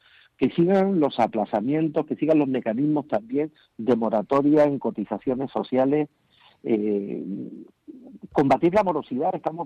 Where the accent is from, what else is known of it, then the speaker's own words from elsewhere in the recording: Andalusia, Spain; ustedes saben que yo soy andaluz